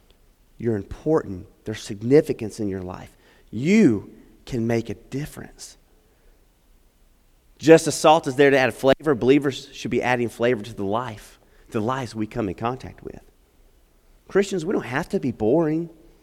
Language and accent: English; Tonopah, Nevada, United States; I grew up in Nevada for a large portion of my life. My dad worked at Area 51, so a little cool thing there. And we would drive. We lived in between Las Vegas and Reno in a little town called Tonopah, Nevada.